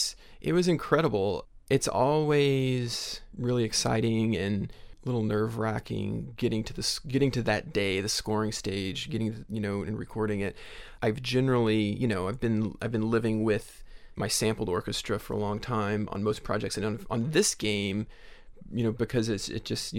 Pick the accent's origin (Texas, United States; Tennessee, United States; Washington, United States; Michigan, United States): Tennessee, United States; moved away as an adult; also born or lived in Nashville; now in Los Angeles, United States; I'm from East Tennessee, but I lived in Nashville for 5 years, I think. Went to college there, and before I moved to LA.